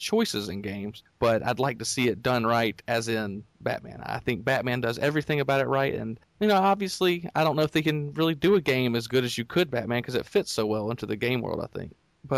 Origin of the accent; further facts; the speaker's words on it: United States; I just feel like as an American, there's just not many choices for me.